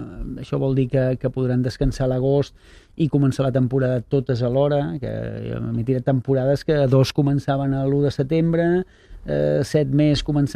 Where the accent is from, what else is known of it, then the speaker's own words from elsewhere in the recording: Sant Andreu, Catalonia, Spain; malgrat que jo sóc de Sant Andreu i he estat també molts anys a Sant Andreu